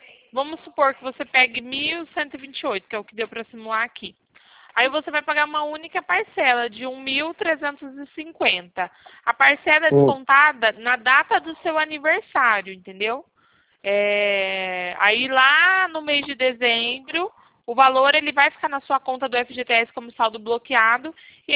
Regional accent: Porto Ferreira, São Paulo, Brazil; Eu sou aqui de Porto Ferreira, capital da cerâmica, tá?

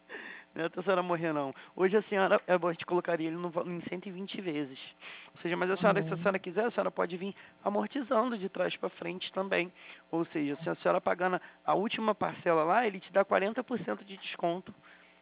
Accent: Magé, Rio de Janeiro, Brazil; Magé? Eu também sou de Magé.

